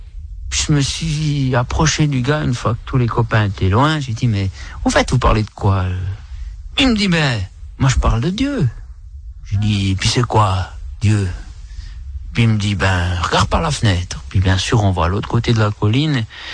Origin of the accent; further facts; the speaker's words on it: German-speaking Switzerland, Switzerland; born there; Ma maman est espagnole, et puis tout ça. Et puis, je suis né en Suisse allemande.